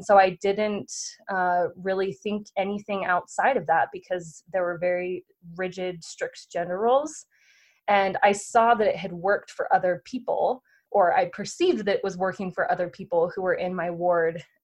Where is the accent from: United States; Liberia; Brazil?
United States; Provo, Utah; I was born and raised in Provo, Utah. This was 1988. So that meant that in the 80s in Utah, specifically Provo, there were a lot of large families. Everyone around me pretty much had 4 or 10 brothers and sisters. So there were a lot of kids. My entire community was LDS.